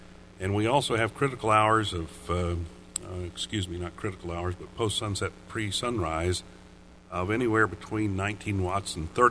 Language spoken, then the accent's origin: English; Tennessee, United States; Senator Bill Frist of Tennessee, my home state.